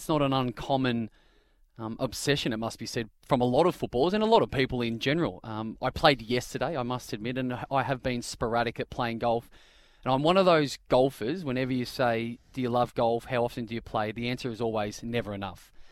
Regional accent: Victoria, Australia; also born or lived in Kew; Mum and Dad are still based out of Bendigo, even though they are from Kew. And I was born in Kew. My old man was and still is in agriculture, hence why we moved to the country. And it was a brilliant place to grow up.

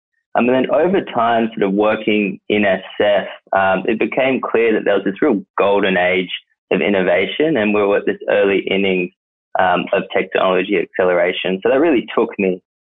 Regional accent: Australia; moved away as an adult; now in United States; I'm an Aussie who's been working in the California tech industry for the last 10 years now, first as an operator and then launching my own VC firm, Darling Ventures, out of San Francisco back in 2014.

